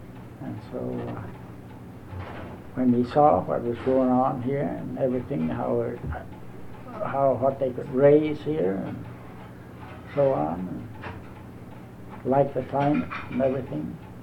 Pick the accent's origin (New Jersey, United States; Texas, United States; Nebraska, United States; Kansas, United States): Kansas, United States; Hanover; born there; In Hanover, Kansas. And I was born in Hanover, Kansas